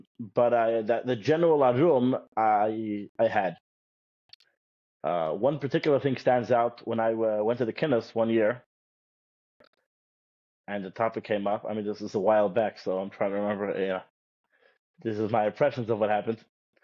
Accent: Los Angeles, California, United States; Yeah, I grew up in the Cheder in Los Angeles

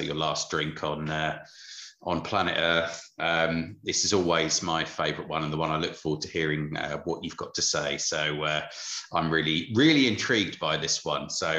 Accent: Paris, Île-de-France, France; So growing up in Paris, like, I always find it interesting, like, the kind of the drink of the younger people

